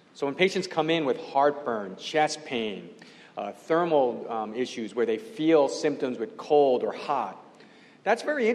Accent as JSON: {"language": "English", "town": "Brooklyn", "region": "New York", "country": "United States", "tie": "born or raised there", "said": "Now, it's always been interesting to me that I grew up in Brooklyn, New York, and I come from a long line of plumbers."}